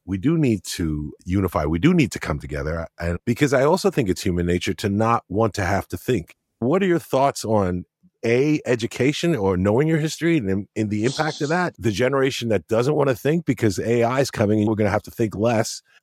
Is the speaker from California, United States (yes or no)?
no; New York, United States; until I started doing this show with Jack, I grew up in New York. So when I think Latino, I think Puerto Rican.